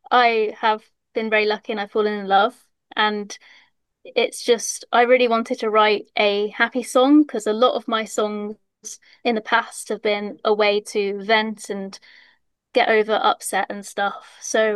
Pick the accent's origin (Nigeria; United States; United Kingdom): United Kingdom; South West England; So I'm from North Devon, so I've done all of Cornwall, I've done all of Devon, all of Somerset.